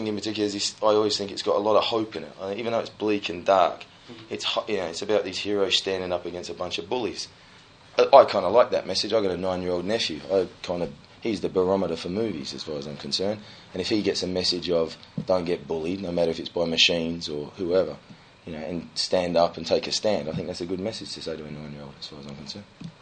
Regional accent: Australia; And I'm Australian, we work for free anyway.

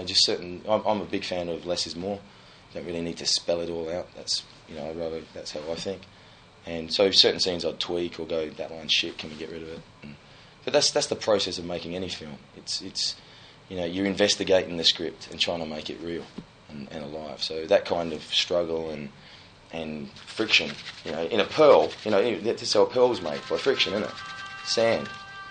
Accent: Australia; And I'm Australian, we work for free anyway.

